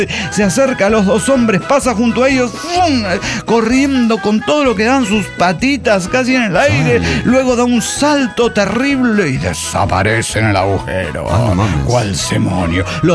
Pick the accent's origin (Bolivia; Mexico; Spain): Bolivia; Tarija; de Tarija, Bolivia.